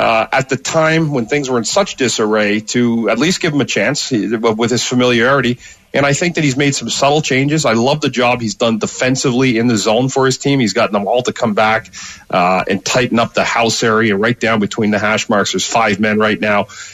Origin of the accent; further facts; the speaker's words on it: Ottawa, Ontario, Canada; I'm just completely embarrassed that I'm from Ottawa.